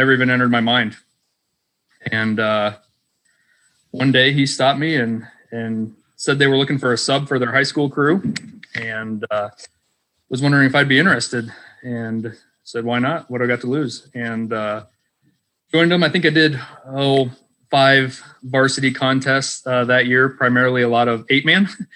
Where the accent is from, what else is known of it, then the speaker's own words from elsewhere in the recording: Kearney, Nebraska, United States; Well, I'm from a little town called Kearney in the middle of Nebraska.